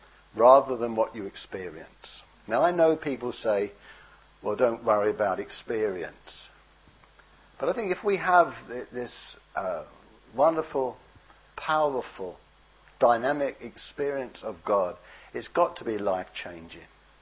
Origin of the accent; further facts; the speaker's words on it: London, United Kingdom; born there; I live in London. I was born in London, so I don't know anything better.